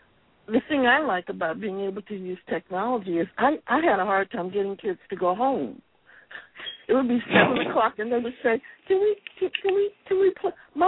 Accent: Alexandria, Virginia, United States; Dinwiddie, Virginia, but I grew up in Alexandria, Virginia, and my mother taught me to read when I was three.

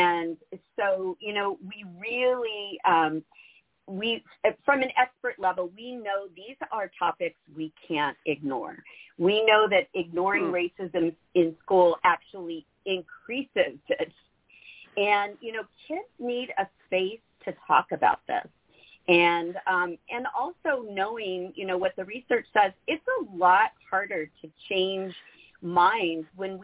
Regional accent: Arizona, United States; and I'm from Arizona.

